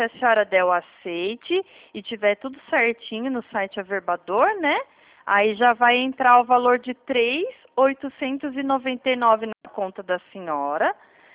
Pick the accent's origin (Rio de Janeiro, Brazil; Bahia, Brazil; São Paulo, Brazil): São Paulo, Brazil; Piracaia; accent: caipira; Eu sou do interior de São Paulo.